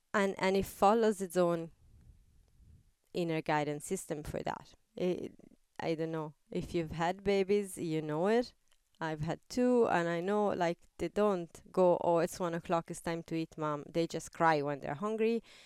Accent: Italy; English is a second language; I'm coming from Italy, he's coming from Ireland.

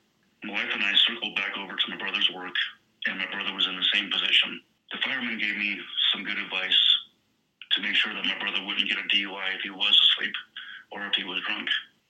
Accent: Pueblo, Colorado, United States; from Pueblo, Colorado.

